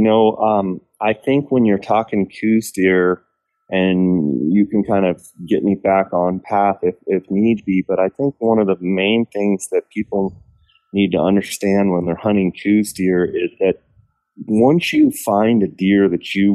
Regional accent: Phoenix, Arizona, United States; living and growing up in Phoenix my whole life

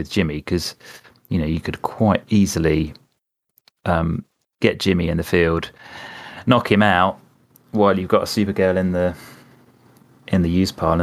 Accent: London, United Kingdom; I'm from London, innit?

